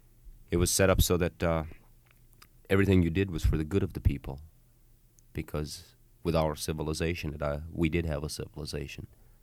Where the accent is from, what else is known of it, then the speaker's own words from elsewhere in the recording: United States; We wanted America to know that the Indians here are, that we as Indian people are having to live under extremely oppressive conditions.